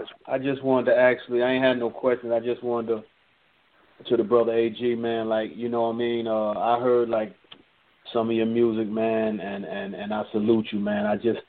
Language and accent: English; Brooklyn, New York, United States; So I'm from Brooklyn, you know what I mean? So I know how tough it is to come up out of there, man, and do things. I'm in North Carolina right now